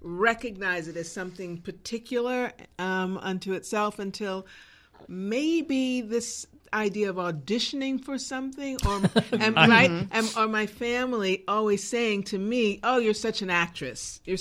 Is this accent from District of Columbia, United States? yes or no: yes; Washington, District of Columbia, United States; I grew up in Washington, D.C.